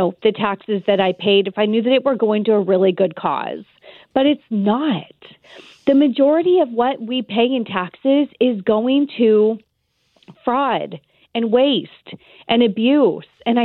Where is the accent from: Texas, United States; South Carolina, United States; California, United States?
California, United States; I'm born and raised in California, and my train to nowhere is finally getting federal funding cut as well.